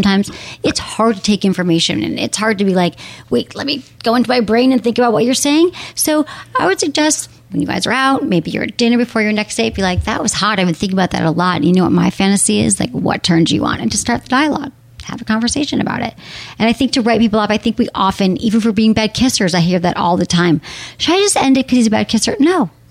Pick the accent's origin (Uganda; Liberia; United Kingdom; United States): United States; Michigan; Liz, hello from my home state, Michigan